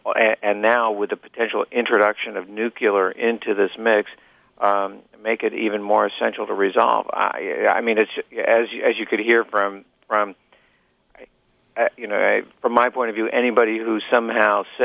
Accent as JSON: {"language": "English", "region": "New York", "country": "United States", "tie": "born or raised there", "said": "I grew up in New York, and so New York politics is always very complex and always very difficult"}